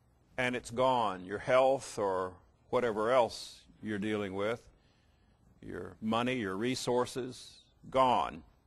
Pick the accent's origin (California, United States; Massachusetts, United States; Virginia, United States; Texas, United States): Virginia, United States; All of you pretty much know that I'm from Virginia.